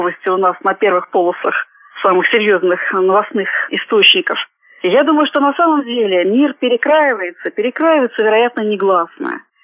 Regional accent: Russia; Я так говорю не потому, что я россиянка

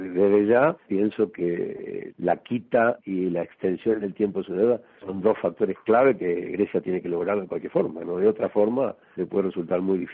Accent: Argentina; nosotros estamos pensando en eso también como argentinos

